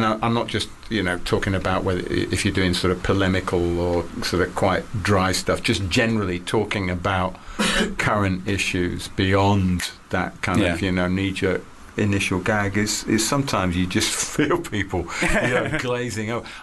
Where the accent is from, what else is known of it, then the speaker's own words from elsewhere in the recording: England, United Kingdom; as an Englishman, this horrendous massacre has forced me, as an Englishman, to have sympathy